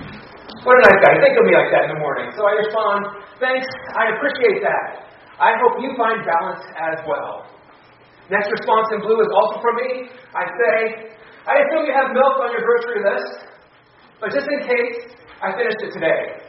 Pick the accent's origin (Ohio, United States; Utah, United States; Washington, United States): Ohio, United States; My wife grew up in Nebraska. I grew up in Ohio.